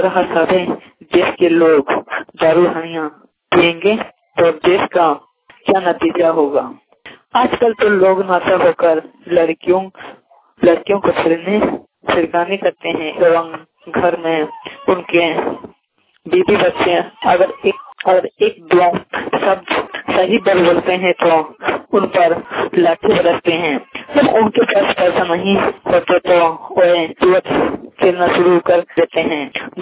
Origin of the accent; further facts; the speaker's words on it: Dalmanga, Jharkhand, India; बोल रहा हूँ, ग्राम दालमंगा से, प्रखंड जिला सरायकेला खरसावां।